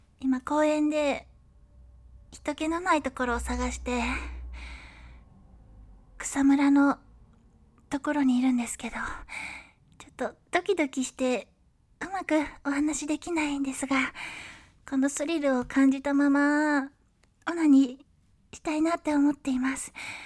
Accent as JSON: {"language": "Japanese", "region": "Kyushu", "country": "Japan", "said": "私の出身は九州です。九州は美味しい食べ物もたくさんあるし"}